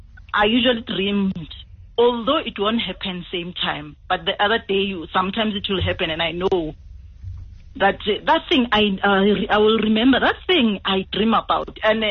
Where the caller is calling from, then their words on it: Diploof, South Africa; English is a second language; I'm calling from Diploof.